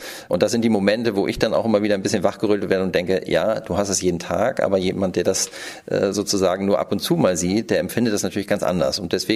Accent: Schleswig-Holstein, Germany; born there; Ich bin nun auch mitten auf der Altstadtinsel geboren worden.

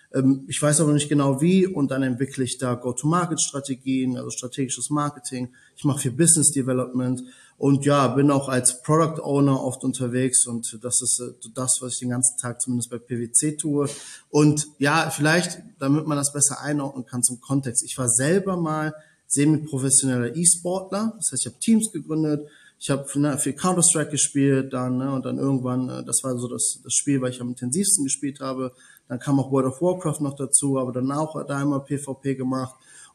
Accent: Germany; also born or lived in Italy; wie man sagt, gebürtiger Italiener, in Deutschland aufgewachsen.

